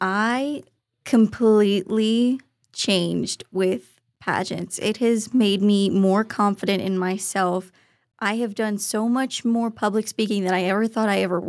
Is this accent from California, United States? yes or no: yes; Lakeside, California, United States; now in Texas, United States; So I started back in my hometown of Lakeside, California. Yes, fun fact, I'm from California originally.